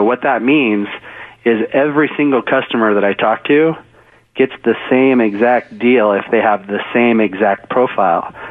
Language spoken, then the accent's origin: English; Republic, Washington, United States; also born or lived in West Seattle; I'm from Washington State. Grew up in West Seattle till I was about 8 or 9, and then we moved to Eastern Washington and grew up in a little stick town called Republic, Washington.